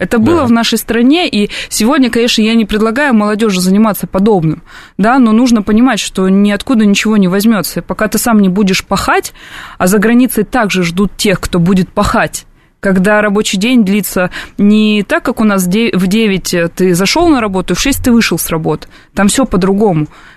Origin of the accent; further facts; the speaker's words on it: Far East, Russia; Я с Дальнего Востока, и летая из Москвы до Хабаровска, я лечу на самолете 8 часов.